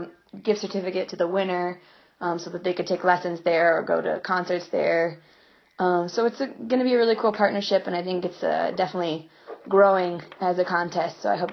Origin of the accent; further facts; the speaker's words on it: Washington, District of Columbia, United States; And I'm from Washington, D.C. I went to Duke Ellington School of the Arts there and also Howard University.